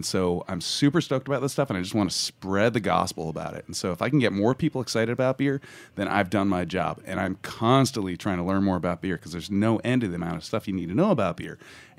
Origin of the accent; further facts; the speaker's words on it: San Francisco, California, United States; I'm coming out from San Francisco.